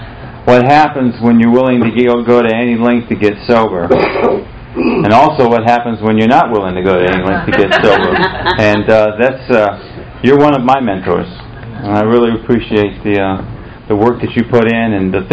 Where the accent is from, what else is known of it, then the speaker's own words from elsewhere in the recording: Chicago, Illinois, United States; also born or lived in Pittsburgh; I was raised in the North. I was born in Pittsburgh. My dad was a minister. We moved around a lot. We settled in the Chicago area and suburbs around there.